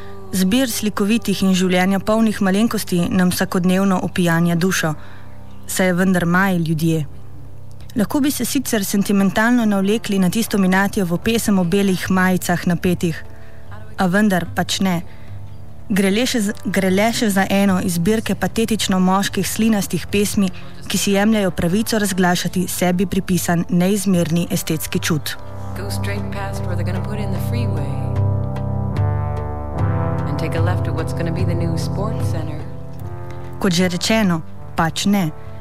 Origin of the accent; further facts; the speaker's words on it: near the border with Italy, Slovenia; Verjemite, doma sem blizu meje z Italijo.